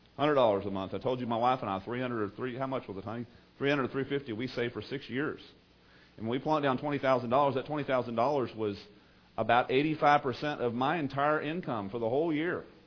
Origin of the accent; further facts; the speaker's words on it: Texas, United States; I grew up with them in East Texas. We don't even know, my family doesn't even know, and a lot of people I grew up with over there, we don't even know when our ancestors came over there.